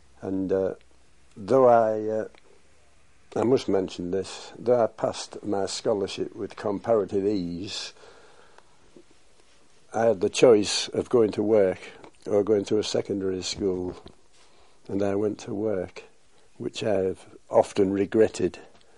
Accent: Hull, Yorkshire and the Humber, United Kingdom; born there; I was born in Hull, or Kingston upon Hull, August the 18th, 1919.

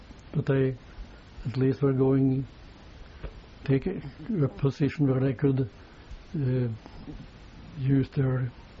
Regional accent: Rjukan, Vestfold og Telemark, Norway; English is a second language; I am from Rjukan

